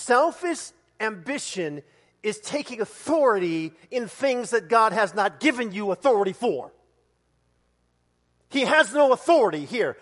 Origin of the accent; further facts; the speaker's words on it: Las Vegas, Nevada, United States; Where are you from, man? I hate saying it. I go, I'm from Las Vegas, and everyone does the same thing.